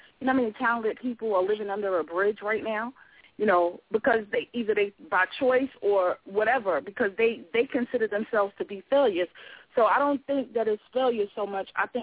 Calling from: South Carolina, United States; also born or lived in Brooklyn, United States; I'm calling in from South Carolina by way of Brooklyn, New York.

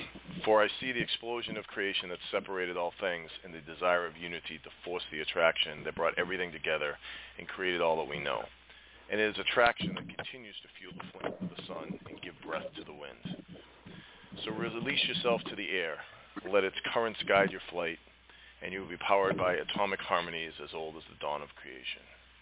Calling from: Massachusetts, United States; I'm calling from Massachusetts.

